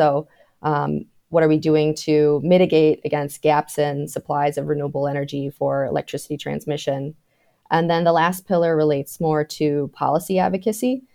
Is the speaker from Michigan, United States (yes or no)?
yes; Michigan, United States; I grew up in Michigan. My background is in environmental engineering.